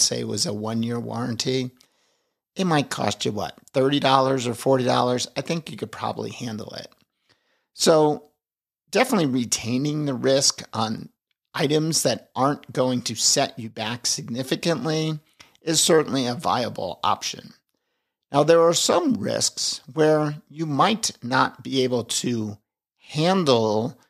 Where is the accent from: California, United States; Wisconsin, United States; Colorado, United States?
Colorado, United States; Longmont; coming to you from my hometown of Longmont, Colorado.